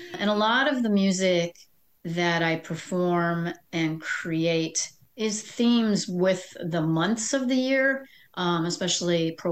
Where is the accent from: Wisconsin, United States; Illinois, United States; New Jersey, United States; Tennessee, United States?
Wisconsin, United States; also born or lived in Nebraska, United States; So, you know, I grew up in Wisconsin.